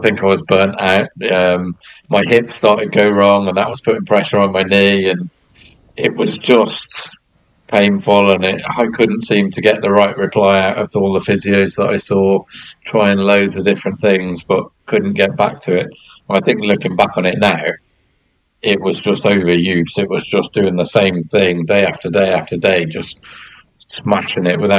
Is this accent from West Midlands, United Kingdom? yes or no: yes; Birmingham, West Midlands, United Kingdom; I was born in Birmingham and there was no sea?